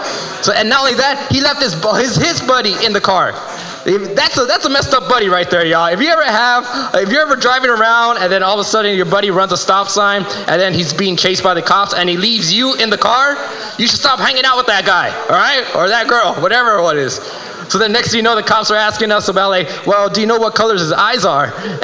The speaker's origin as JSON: {"language": "English", "town": "Los Angeles", "region": "California", "country": "United States", "said": "But if anything, though, I'm originally from South Central LA. But a lot of people don't believe that because I'm alive."}